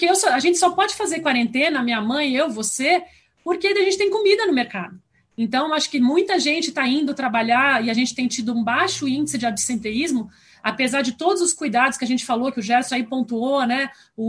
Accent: Porto Alegre, Rio Grande do Sul, Brazil; que sou gaúcha, apesar de não fazer jus ao sotaque, mas também sou de Porto Alegre.

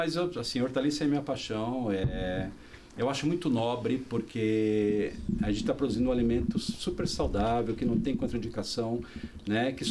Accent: São Paulo, Brazil; Eu sou urbano, eu sou de São Paulo, capital.

